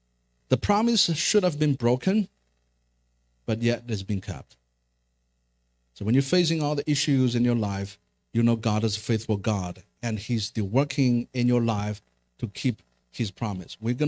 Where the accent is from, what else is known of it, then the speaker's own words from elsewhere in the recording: China; I was raised in China. I was brainwashed to hate all the religions.